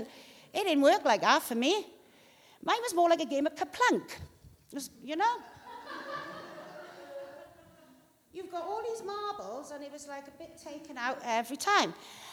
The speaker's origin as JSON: {"language": "English", "region": "Wales", "country": "United Kingdom", "said": "Now, I'm a Welsh Valley girl."}